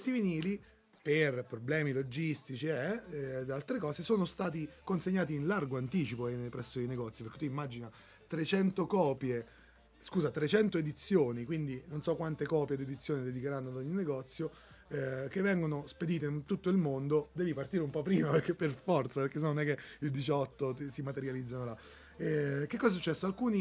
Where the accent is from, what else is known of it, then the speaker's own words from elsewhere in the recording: Agropoli, Campania, Italy; Per esempio i … mi viene un nome a caso, anche perché sono del mio paese, lo voglio dire così, è un gruppo che è di Agropoli